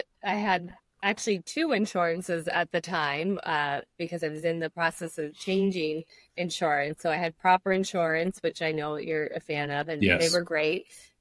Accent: East Coast, United States; originally we're both from the East Coast, so we do have family.

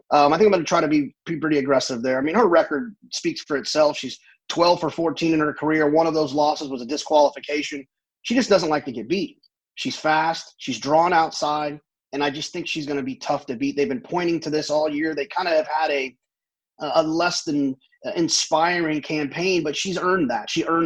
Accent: Texas, United States; I'm from Texas. Love me some

